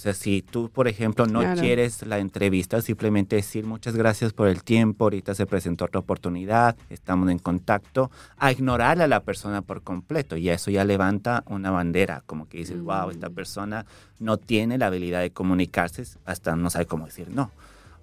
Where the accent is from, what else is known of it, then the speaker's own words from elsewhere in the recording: Quito, Pichincha, Ecuador; now in Miami, United States; Bueno, soy originalmente de Quito, Ecuador, vivo aquí en Miami ya como hace 8 años